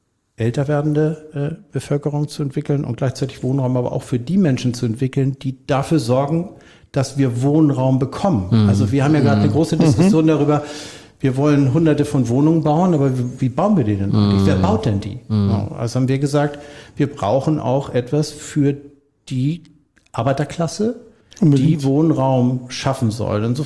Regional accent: North Sea coast, Germany; Ich bin ein Kind der Nordseeküste, Fahrrad, Segeln, Wassersport, jeglicher Art, Bewegung, Joggen

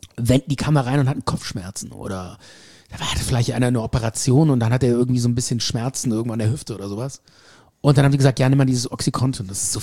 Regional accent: Bonn, North Rhine-Westphalia, Germany; also born or lived in England; die Engländer meinten immer so, wo kommst du her? Ich so, Bonn.

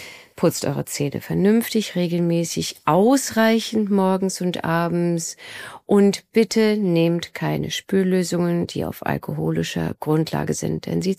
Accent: Rostock, Mecklenburg-Vorpommern, Germany; moved away as an adult; now in Munich, Germany; ursprünglich komme ich aus Rostock. Ich habe dort auch studiert und meine erste Praxis gehabt, dort auch als Zahnärztin gearbeitet. Und seit 1998 bin ich in München, also seit fast 30 Jahren.

